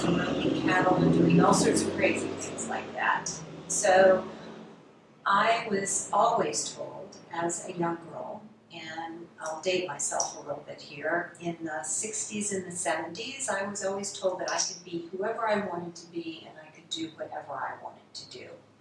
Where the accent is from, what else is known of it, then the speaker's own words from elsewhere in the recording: Texas, United States; So I was brought up in Texas